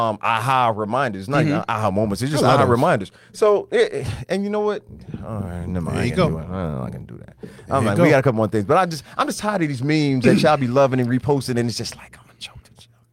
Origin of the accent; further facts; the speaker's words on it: Brooklyn, New York, United States; I put the fax machine because you know I'm from Brooklyn.